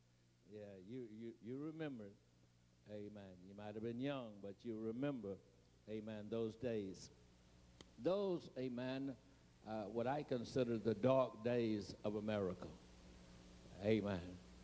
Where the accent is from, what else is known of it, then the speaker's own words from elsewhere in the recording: United States; accent: Eastern; And somebody says that I have what is called a Eastern accent. I sound like I'm from Maryland.